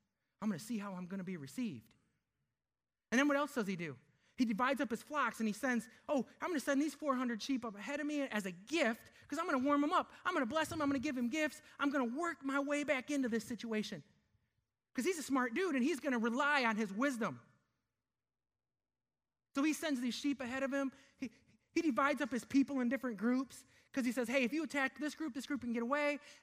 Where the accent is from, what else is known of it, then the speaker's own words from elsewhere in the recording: Michigan, United States; And in my mind, I think back to my days as a kid growing up in Michigan.